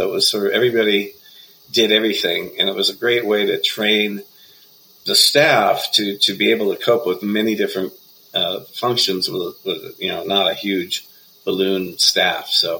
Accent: Los Angeles, California, United States; I grew up in Los Angeles and still in Los Angeles, one of the few people still here in Beverly Hills, actually.

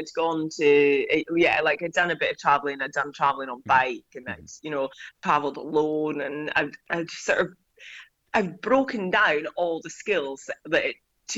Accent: Scotland, United Kingdom; I'm from the Highlands of Scotland

